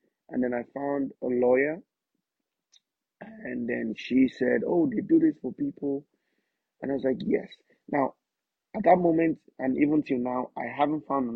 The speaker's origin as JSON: {"language": "English", "country": "Nigeria", "said": "Yeah, so I'm Nigerian."}